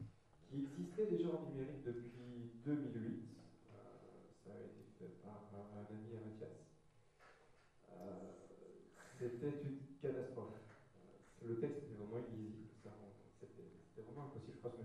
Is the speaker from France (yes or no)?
no; Brussels, Belgium; moi je viens de Bruxelles. Donc je suis sauté dans le train.